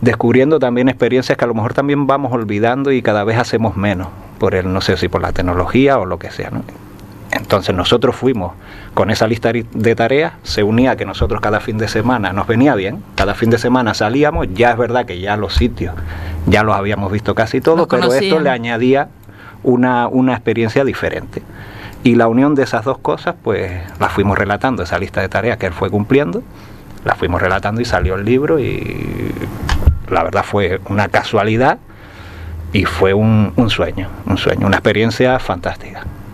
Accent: Morro Jable, Canary Islands, Spain; born or raised there; also born or lived in Castilla-La Mancha

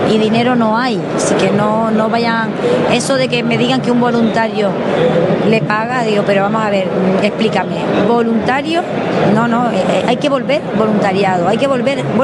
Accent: Canary Islands, Spain; Yo, bueno, como buena majorera

